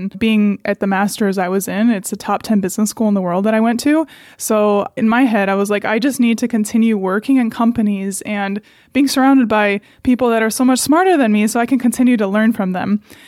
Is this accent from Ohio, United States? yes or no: yes; Cleveland, Ohio, United States; first language Serbian; English is a second language; I grew up in Cleveland, actually. My parents are from Serbia. They moved here like decades ago, of course, and I was born here. So I've always had that like European heart and soul to me. Serbian was my first language.